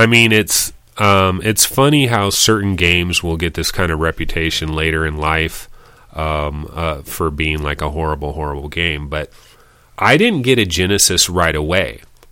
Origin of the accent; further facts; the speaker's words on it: Sacramento, California, United States; I'm born and raised in Sacramento, by the way.